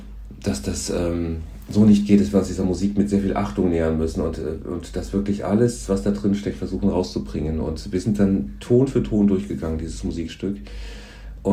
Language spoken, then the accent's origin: German; Rhineland-Palatinate, Germany; ich bin auf dem Land groß geworden, im Westerwald aufgewachsen.